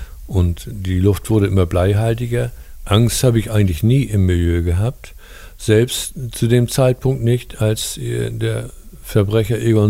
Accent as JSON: {"language": "German", "region": "North Sea coast", "country": "Germany", "tie": "born or raised there", "said": "Nach meiner Pensionierung im September 2007 bin ich wieder in meine alte Heimat zurückgegangen. Es ist direkt an der Nordseeküste. Ich liebe diese Gegend hier."}